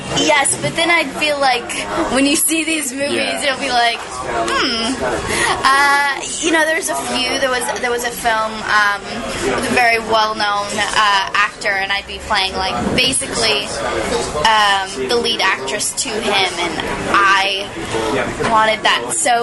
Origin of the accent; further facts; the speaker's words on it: South Carolina, United States; I'm from South Carolina originally, southern chick.